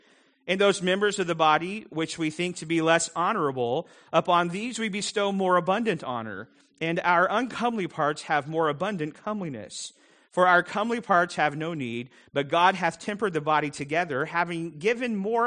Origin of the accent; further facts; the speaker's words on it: Ponca City, Oklahoma, United States; born there; I was born in Ponca City, Oklahoma